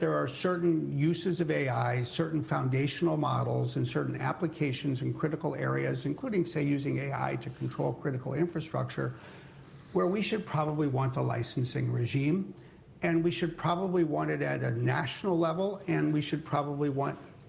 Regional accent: United States; moved away as an adult; when I moved here in 1989 and failed the driver's test. I was told to feed the wheel, and as an American, I didn't even know it was hungry.

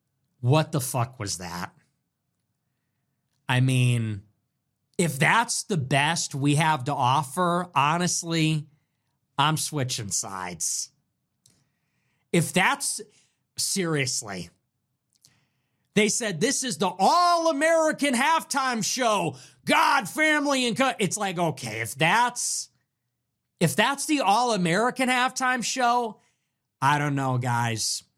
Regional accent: Mexico City, Mexico; That was kind of the rhythm of where I grew up in Mexico City.

